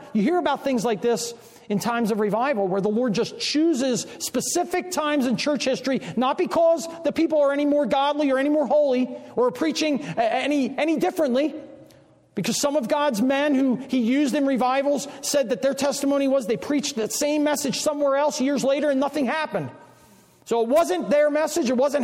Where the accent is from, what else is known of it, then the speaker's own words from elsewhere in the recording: the South, United States; I don't know what it's like here, but I come from the South.